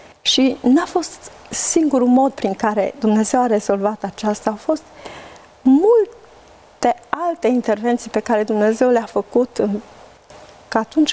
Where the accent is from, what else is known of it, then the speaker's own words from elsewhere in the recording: Șomartin, Brașov County, Romania; now in Spain; Ziceam adevărul, că eram normal din Șomartin acum.